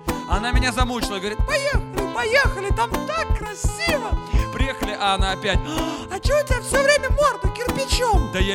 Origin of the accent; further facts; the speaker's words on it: Saratov, Saratov Oblast, Russia; Я из Саратова, и я саратовец, и поэтому, да, Саратов.